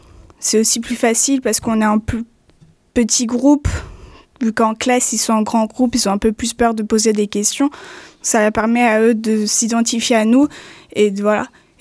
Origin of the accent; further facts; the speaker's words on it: Centre-Val de Loire, France; je viens de Selom, à côté de Vendôme